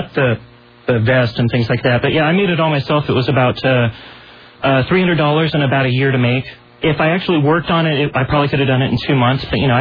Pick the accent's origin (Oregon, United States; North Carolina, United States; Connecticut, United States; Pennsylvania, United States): Oregon, United States; North Bend; I mean, growing up, I grew up down in North Bend, down on the coast.